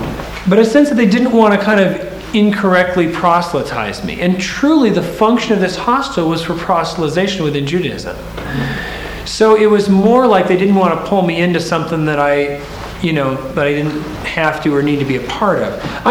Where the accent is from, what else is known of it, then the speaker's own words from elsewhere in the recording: Washington, United States; I was a kid from the Puget Sound who thought, oh, artistic community